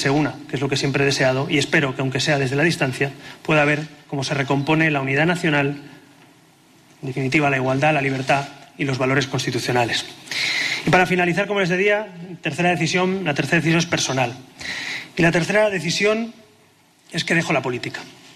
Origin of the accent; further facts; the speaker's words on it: Catalonia, Spain; Llevo años peleando para que en mi tierra, en Cataluña, nos demos la mano